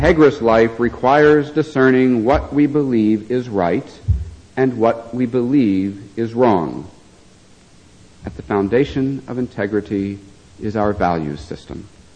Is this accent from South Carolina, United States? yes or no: yes; Charleston, South Carolina, United States; I grew up mostly in Charleston, South Carolina, and in my teenage years I went to the Southern Baptist Church.